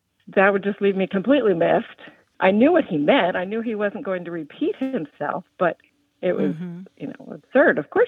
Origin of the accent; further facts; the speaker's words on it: North Carolina, United States; I'm from Eastern North Carolina.